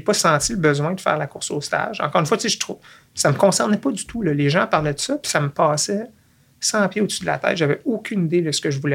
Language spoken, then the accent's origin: French; Quebec City, Quebec, Canada; je viens de Québec d'abord. Oui. Ça, c'est important de partir de là. Mes parents sont deux profs de philo à l'université et au cégep. Donc, j'ai grandi, disons, dans un milieu où la culture est importante